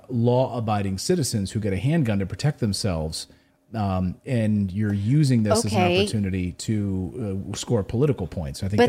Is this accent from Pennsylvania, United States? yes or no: yes; Philadelphia, Pennsylvania, United States; You know, I'm from Philadelphia, where almost every violent crime is with an illegal gun.